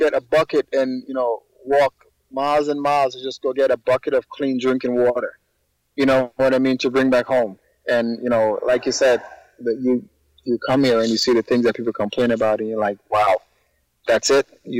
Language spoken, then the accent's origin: English; Saint Catherine, Jamaica; I'm from St. Catherine in Jamaica. You know, growing up in Jamaica, we really didn't have much.